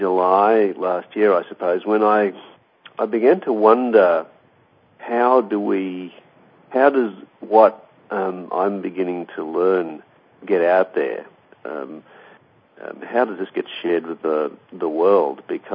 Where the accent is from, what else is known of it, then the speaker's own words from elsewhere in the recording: Melbourne, Victoria, Australia; the people who made The Secret actually come from my hometown of Melbourne